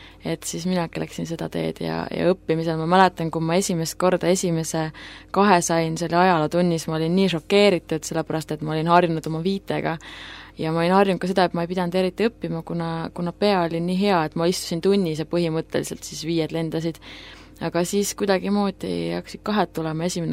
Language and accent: Estonian; Pärnu County, Estonia; Õigemini poot, siis ma olen maal pärit tegelikult.